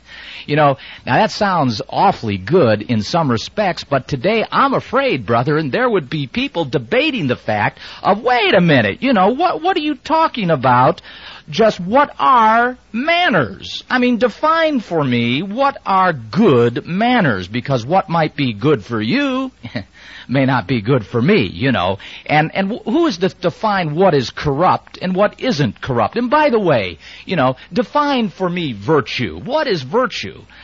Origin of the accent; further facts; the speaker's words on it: United States; being an American, I notice quite a bit of change here. I've been an American for 48 years